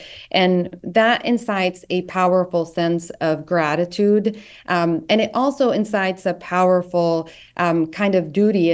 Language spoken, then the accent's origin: English; Jordan; Like I grew up mostly in Jordan